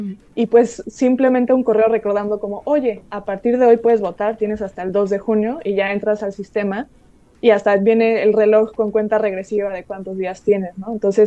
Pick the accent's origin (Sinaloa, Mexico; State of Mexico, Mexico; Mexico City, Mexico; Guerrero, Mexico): Mexico City, Mexico; yo soy de la Ciudad de México